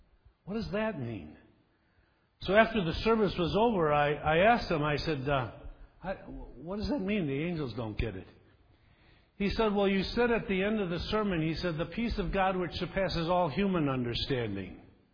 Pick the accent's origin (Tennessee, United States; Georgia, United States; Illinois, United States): Illinois, United States; Forest Park; I grew up in a suburb of Chicago, Forest Park, Illinois. I grew up in St. John's Lutheran Church at Forest Park.